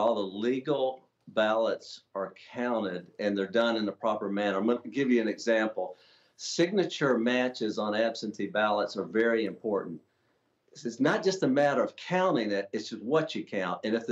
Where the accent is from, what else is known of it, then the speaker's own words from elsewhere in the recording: Savannah, Georgia, United States; Listen, I am on the ground. This is my home city, Savannah, Georgia.